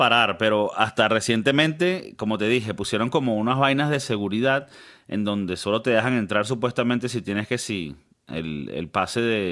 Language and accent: Spanish; Bogotá, Colombia